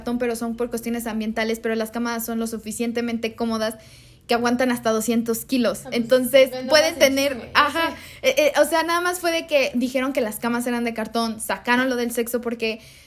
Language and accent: Spanish; Mexico; Y muchas veces como mexicanos o latinoamericanos, pues nos podemos ver las novelas